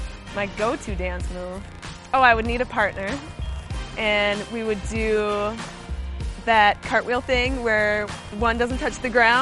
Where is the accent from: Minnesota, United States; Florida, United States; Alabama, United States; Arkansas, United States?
Minnesota, United States; Maple Grove; my sixth year on the team, and I'm from Maple Grove.